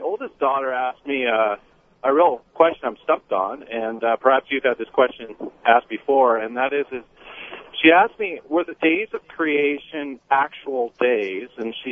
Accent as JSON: {"language": "English", "town": "Albany", "region": "Oregon", "country": "United States", "said": "from Albany, but I drive truck for a living."}